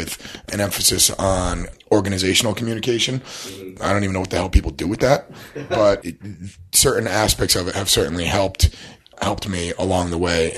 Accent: Connecticut, United States; now in Boston, United States; No, I'm not. I'm from Connecticut. I've lived in lots of different places, and I wound up here probably 10 years ago.

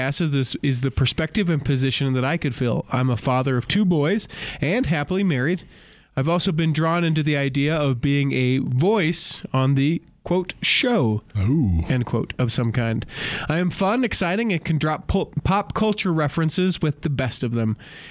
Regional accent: Sandy, Utah, United States; I'm pretty close to a stereotypical Mormon guy story. I grew up in Sandy with two active parents, one from Pioneer Stock.

